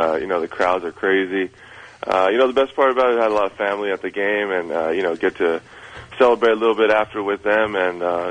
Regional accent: West Covina, California, United States; I grew up in West Covina. And, you know, went to Bishop Amat High School

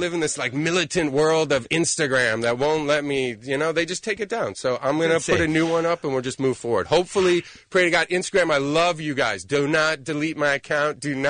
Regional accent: Chicago, Illinois, United States; I mean, ever since I was a kid, I'm from Chicago. I'm born and raised Chi-Town.

